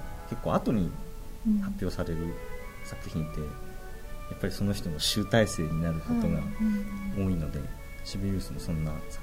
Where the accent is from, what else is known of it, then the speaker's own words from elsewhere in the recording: Hokkaido, Japan; 北海道でご活躍されたという、まあ、共通点というか、僕の出身のところで活躍されたということで